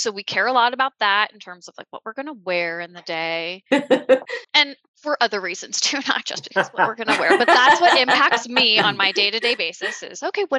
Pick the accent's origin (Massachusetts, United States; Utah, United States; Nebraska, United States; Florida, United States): Florida, United States; So it started because I grew up outside of Tampa, which is the lightning capital of the world.